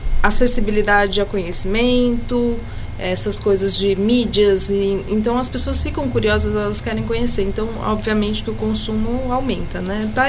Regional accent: São Paulo, Brazil; eu entendo que na minha cidade, né, eu sou de São Paulo

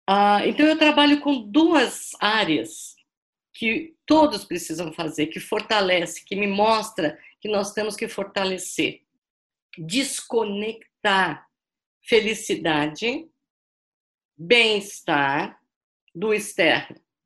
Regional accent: São Paulo, Brazil; now in Belo Horizonte, Brazil; Minha terra é natal é São Paulo, eu capital, eu atualmente eu moro em Belo Horizonte, mas eu vivi aquela cidade acelerada

